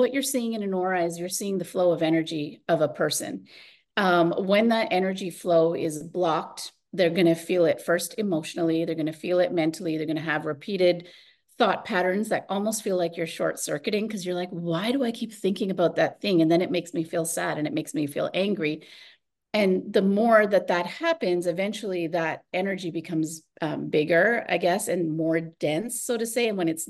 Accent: Canada; I was living in India. I was living with my grandmother at the time. I'm from Canada, but I had gone back there to visit.

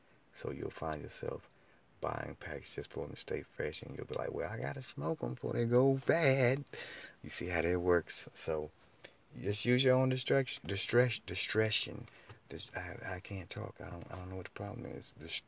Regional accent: North Carolina, United States; See, I'm originally from Carolina, NC, you know, the home of moonshine.

